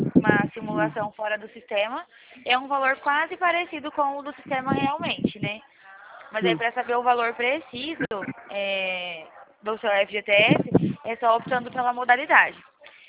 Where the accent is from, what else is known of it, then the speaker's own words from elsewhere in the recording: Bebedouro, São Paulo, Brazil; Eu sou de Bebedouro. Eu sou do estado de São Paulo, né, na verdade.